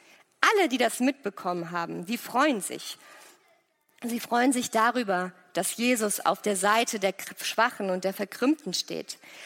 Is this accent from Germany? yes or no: yes; Germany; Ich meine, wir sind Deutsche, wir wissen, was das bedeutet